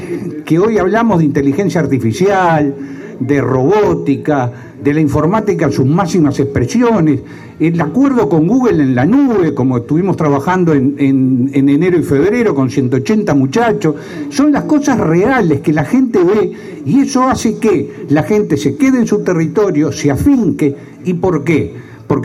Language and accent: Spanish; Uruguay; Es preocupante, debería preocuparnos como uruguayos.